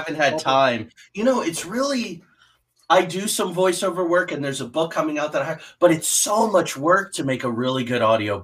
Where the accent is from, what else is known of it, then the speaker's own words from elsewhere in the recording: New Jersey, United States; Yeah, I'm from Jersey. There's no hiding it.